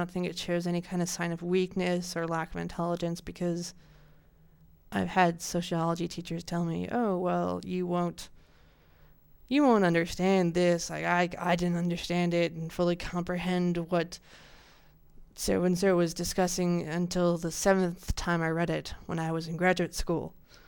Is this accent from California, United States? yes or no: no; Montana, United States; about my school, where I'm from, in where my hometown in Montana is